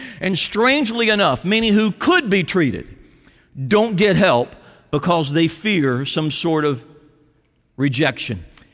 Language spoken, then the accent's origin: English; Columbia, United States; now in Sugar Land, United States; late Saturday night we drive down to Columbia, my hometown.